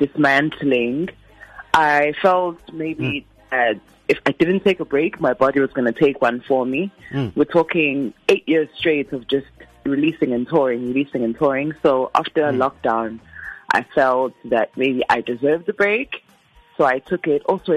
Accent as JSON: {"language": "English", "town": "Durban", "region": "KwaZulu-Natal", "country": "South Africa", "tie": "born or raised there", "said": "I was born in Mlazi, Prince Mshweni Hospital, not far from MUT actually. Grew up in Durban, Natalia Mlazi Gachi."}